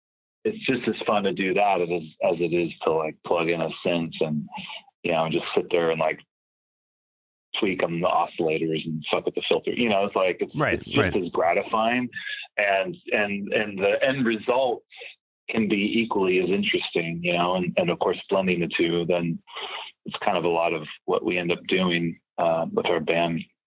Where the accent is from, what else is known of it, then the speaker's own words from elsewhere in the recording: Palm Springs, California, United States; now in Los Angeles, United States; Palm Springs, California.